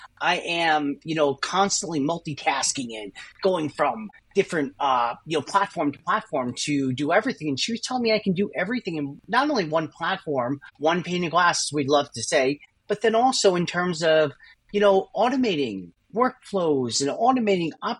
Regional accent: New York, United States; I think at first, at least for me as a New Yorker, we become skeptical.

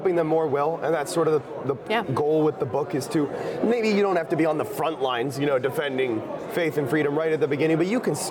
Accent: Hollywood, California, United States; I just, growing up in Hollywood, I saw the lack of masculinity on the stage

